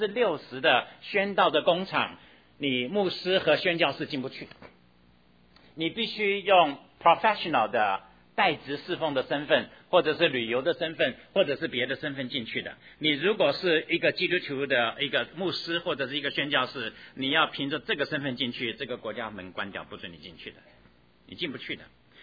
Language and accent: Chinese; China; 其实我自己是中国人，所以我讲这个没关系。